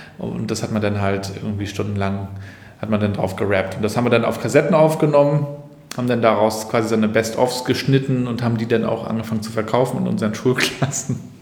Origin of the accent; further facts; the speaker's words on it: Rostock, Mecklenburg-Vorpommern, Germany; so als Rostocker